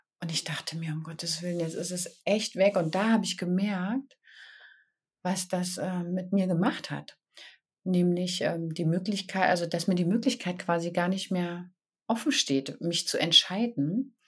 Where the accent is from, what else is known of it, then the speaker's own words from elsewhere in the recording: East Germany, Germany; also born or lived in Munich; now in Bonn, Germany; Ich bin im Osten Deutschlands groß geworden, geboren, habe lange in München gelebt und bin jetzt schon seit über 21 Jahren hier in der Nähe von Bonn